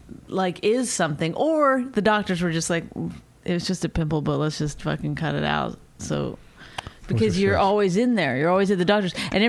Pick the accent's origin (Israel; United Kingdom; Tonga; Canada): Canada; I'm Canadian.